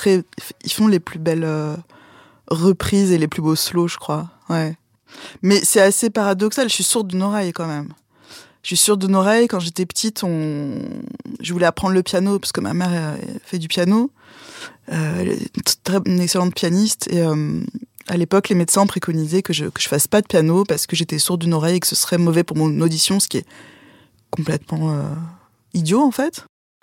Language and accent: French; Annecy, Auvergne-Rhône-Alpes, France; Alors moi j'ai grandi en Haute-Savoie à Annecy